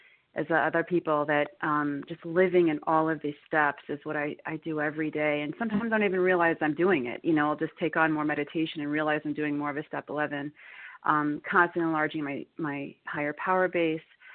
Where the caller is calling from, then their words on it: New York, United States; I'm calling from New York.